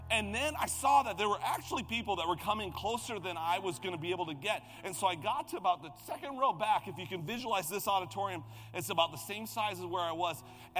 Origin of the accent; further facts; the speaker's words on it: Midwest, United States; I grew up in the Midwest, and we went to summer camps in Wisconsin.